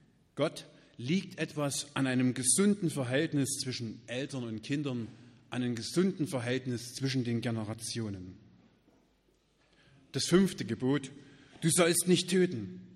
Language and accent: German; Saxony, Germany; ich komme aus Gebirge, ein kleiner Ort in der Nähe von Marienberg.